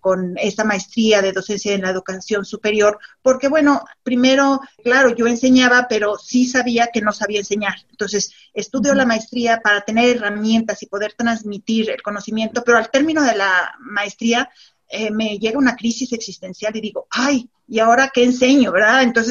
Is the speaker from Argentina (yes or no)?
no; Mexico City, Mexico; also born or lived in León / United States / Montreal / Toronto; now in Aguascalientes, Mexico; Mira, yo me considero ciudadana del mundo porque nací en León, Guanajuato, sin embargo me crié en la Ciudad de México. Tuve la oportunidad de vivir un tiempo en Estados Unidos, en Canadá, tanto en Montreal y en Toronto, y luego pues regresar aquí a Aguascalientes y radicar